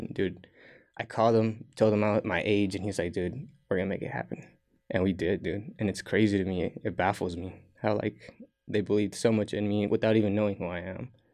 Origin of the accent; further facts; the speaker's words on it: United States; born there; So my family moved to the States a year before I was born. I'm very blessed. And in a way, I wish I was born in Mexico, but I see the struggles that they went through. And I'm very fortunate to be born in the United States.